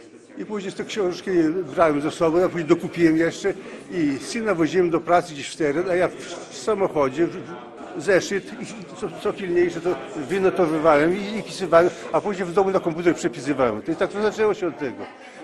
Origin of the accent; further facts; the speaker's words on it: Siemień, Podlaskie Voivodeship, Poland; Ja pochodzę z Siemienia. Tu jestem, znaczy jest blisko Łomży.